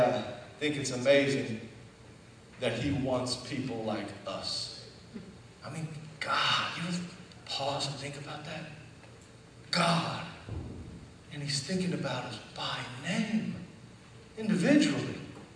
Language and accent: English; Indiana, United States; Hey, fellow Hoosier, because we're both from Indiana, come over here.